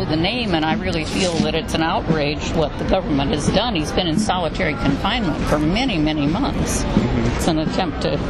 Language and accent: English; Waitsfield, Vermont, United States; drove here from Vermont yesterday, and the day before that I was baking pies for a church supper in my hometown, so no, I didn't see it.